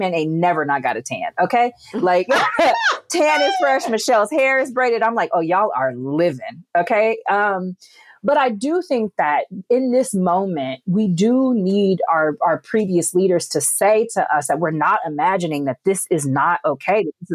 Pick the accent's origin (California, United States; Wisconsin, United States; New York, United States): California, United States; Now, I grew up in Maxine Waters district, so you ain't gonna get no pushback from me on that.